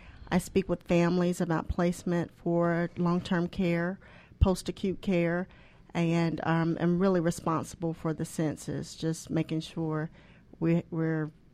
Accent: Columbia, South Carolina, United States; now in Atlanta, United States; I'm from Columbia, South Carolina. I moved to Atlanta probably 17, 18 years ago.

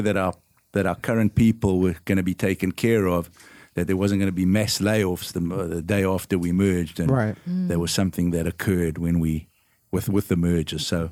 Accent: South Africa; I'm from South Africa originally, and accounting is a course in high school, which I found very useful.

